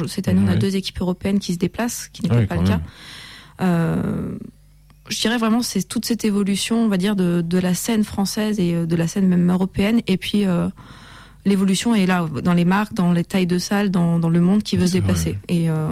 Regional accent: Lyon, Auvergne-Rhône-Alpes, France; On a grandi à Lyon.

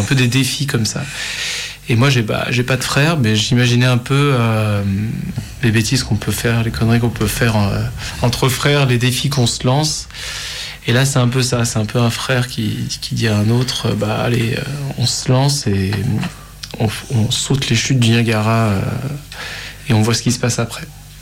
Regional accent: Lyon, Auvergne-Rhône-Alpes, France; C'est vrai qu'on chante en anglais alors qu'on est, bah, on est français, on est de Lyon.

